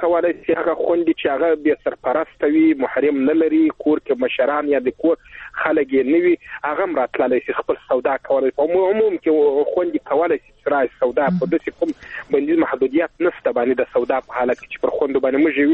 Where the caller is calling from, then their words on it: Helmand, Afghanistan; د هلمند نه اړیکې نیولې ده.